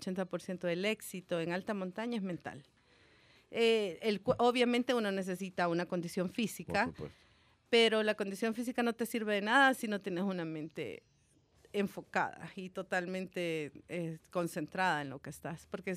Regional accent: El Salvador; somos las dos latinas que vamos. Las dos seríamos la primera vez, ella es de Uruguay y yo de El Salvador.

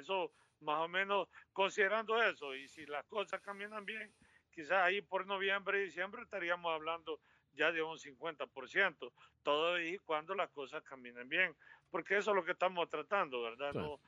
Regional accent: Lima, Peru; No es que llegue yo como limeño y solo por ser limeño quiero un préstamo

